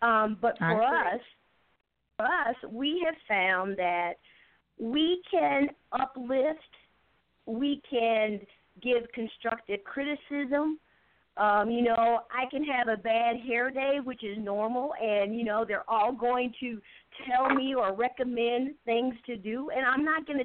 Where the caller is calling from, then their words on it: Lithonia, Georgia, United States; I'm calling from Lithonia.